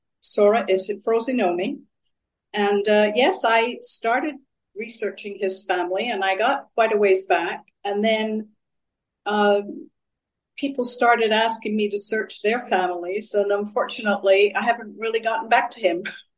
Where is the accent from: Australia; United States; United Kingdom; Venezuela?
United Kingdom; England; born there; I was born in England of English parents that go back to the 1600s. I have no Italian blood whatsoever.